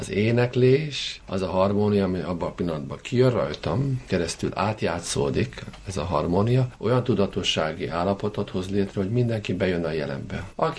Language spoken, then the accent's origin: Hungarian; Hungary; born there; Hát, mert ide születtem, meg a nyelvem, meg a népzeném, az énekeim, nagyon szeretem az országomat, és nagyon boldog vagyok az országommal. Egy gyönyörű ország Magyarország.